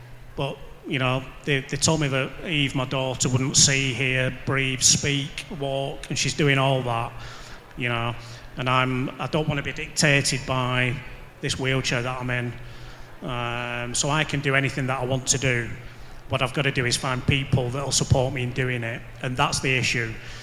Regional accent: Bolton, North West England, United Kingdom; because he knows I'm from Bolton, I've got a big gob, and I can change the world.

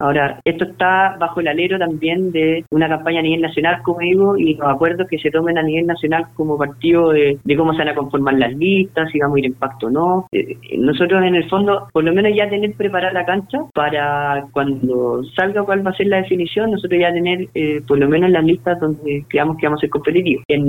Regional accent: La Serena, Coquimbo, Chile; Yo soy de La Serena e incluso pertenecía a la directiva de la UDI en la cuarta región.

